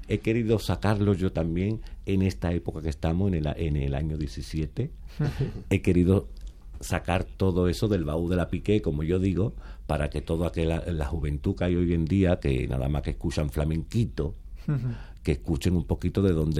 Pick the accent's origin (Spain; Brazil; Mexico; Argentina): Spain; Jerez de la Frontera, Andalusia; soy de Jerez de la Frontera, de donde vino ella